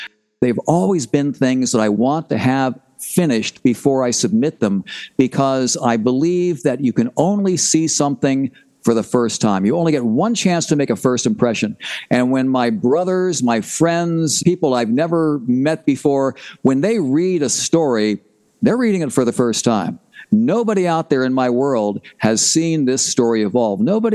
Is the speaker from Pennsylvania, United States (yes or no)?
yes; Philadelphia, Pennsylvania, United States; because we were this big family growing up in Philadelphia, small house.